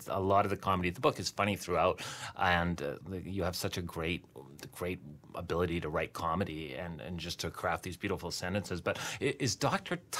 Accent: Canada; accent: Canadian; Me being Canadian and this outrageous Canadian accent

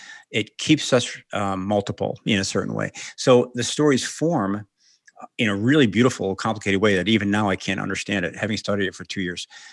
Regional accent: Amarillo, Texas, United States; now in Syracuse, United States; it my first semester at Syracuse. I was just off the back of whatever truck they say you fall off of. I came from Amarillo, Texas, had never really met, famous writers.

